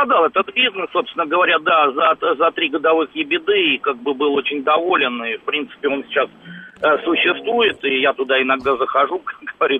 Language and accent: Russian; Moscow, Russia; я из Москвы.